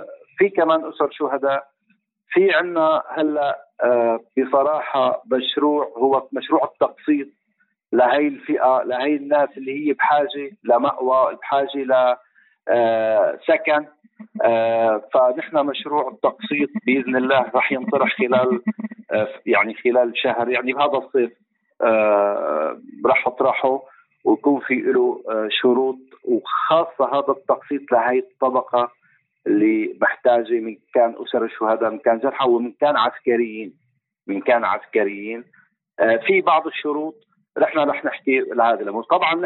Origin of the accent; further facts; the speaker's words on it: Syria; now in Russia; أنا ابن سوريا وهذا بلدي وهذا وطني